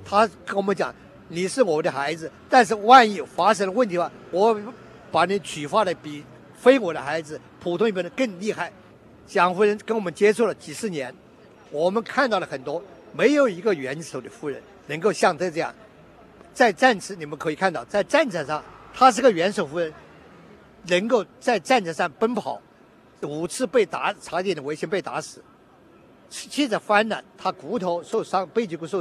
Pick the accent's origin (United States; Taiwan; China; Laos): China; Hunan; 在湖南，我是湖南人